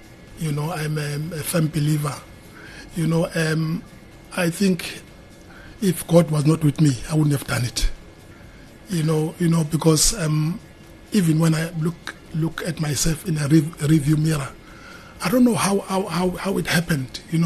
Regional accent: Tongaat, KwaZulu-Natal, South Africa; also born or lived in Mtunzini; I come from Tunzini. That's where I was born, and I grew up in Tongat, though.

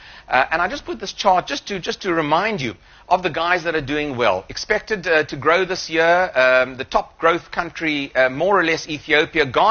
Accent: South Africa; As a South African, when I hear, you know, that an economy is dipping down to 6.2% growth, I do have a sort of a wry smile on my face

